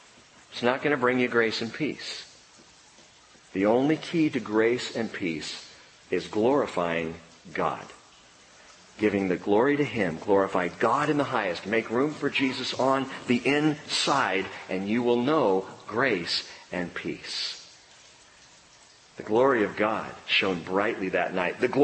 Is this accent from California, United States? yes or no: yes; California, United States; See, we were raised in California, and that's what you do.